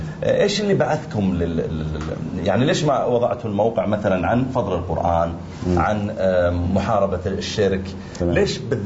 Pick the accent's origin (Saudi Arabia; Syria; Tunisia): Saudi Arabia; يعني ما يدري أنا من السعودية لكني خليجي.